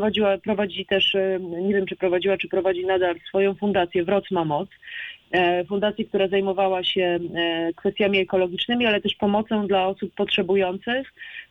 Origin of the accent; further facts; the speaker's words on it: Lublin Voivodeship, Poland; ja jestem z Lubelszczyzny